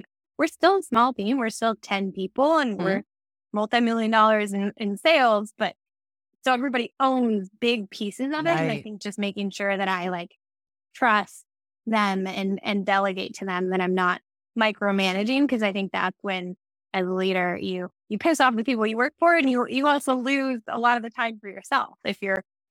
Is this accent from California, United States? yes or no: yes; California, United States; I think especially growing up in the Bay Area, you think of those as being very polarity.